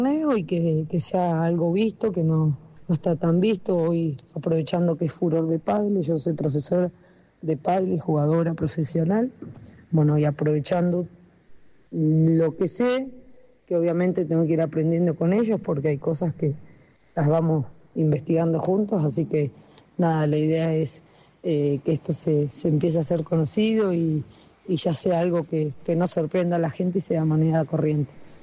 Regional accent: Trenque Lauquen, Buenos Aires Province, Argentina; soy de Trenquelauquen, de la provincia de Buenos Aires.

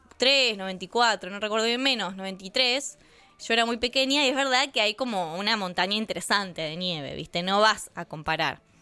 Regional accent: Oriente, Buenos Aires Province, Argentina; Que es mi pueblo no natal, porque no nací allí, pero donde he crecido y me he desarrollado en gran parte como persona.

